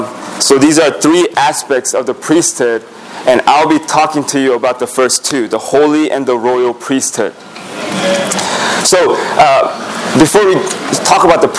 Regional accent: California, United States; also born or lived in South Korea / Maryland; now in Boston, United States; So I was born in South Korea, and then I moved to the United States when I was in third grade, and then I lived in Southern California for a few years, and then I moved to Maryland.

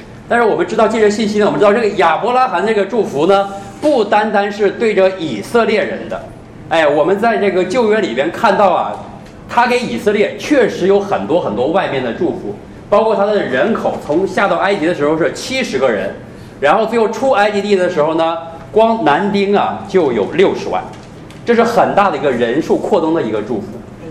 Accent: China; 福啊，对我们中国人啊是非常特别的一个词

